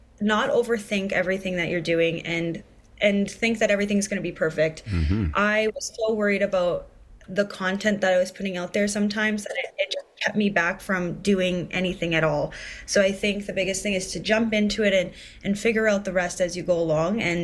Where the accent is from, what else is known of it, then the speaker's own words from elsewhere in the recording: Ontario, Canada; a relatable situation for a lot of us people growing up in northwestern Ontario, just growing up in Canada, right.